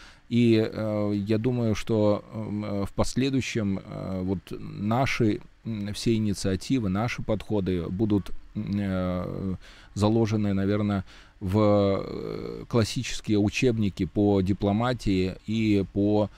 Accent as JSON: {"language": "Russian", "country": "Belarus", "said": "О том, что мы смогли, да, белорусы, предложить наиболее оптимальные варианты для разрешения различных конфликтов мирным путем."}